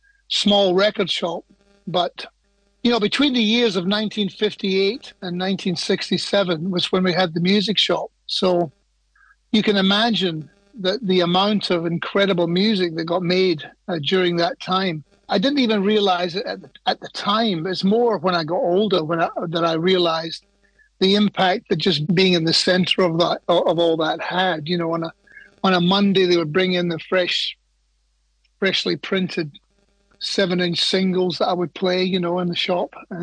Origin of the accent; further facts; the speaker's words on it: Saltcoats, Scotland, United Kingdom; also born or lived in Kilwinning; very small town in the county of Ayrshire, southwest coast of Scotland. That's basically the hospital. I was born in Kilwinning Hospital. But then we moved about 4 miles to Saltcoats.